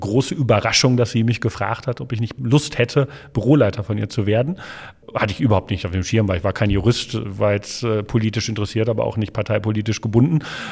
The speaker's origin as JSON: {"language": "German", "town": "Menden", "region": "North Rhine-Westphalia", "country": "Germany", "tie": "born or raised there", "said": "Also aufgewachsen in Menden und das ist unzweifelhaft im Sauerland und da tatsächlich auch in noch einer kleineren Einheit im wunderbaren Dorf Schwitten."}